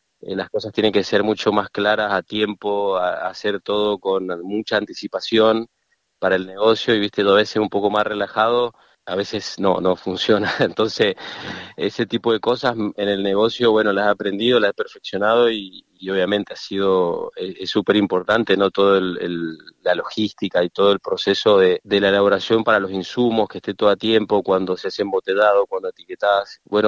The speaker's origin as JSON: {"language": "Spanish", "town": "Vista Flores", "region": "Mendoza", "country": "Argentina", "tie": "born or raised there", "moved": "as an adult", "lives_now": "Australia", "said": "me crié en Mendoza, en un pueblito que se llama Vista Flores. Y bueno, y ahí estudié y trabajé. Me vine en el 2017 acá a Australia"}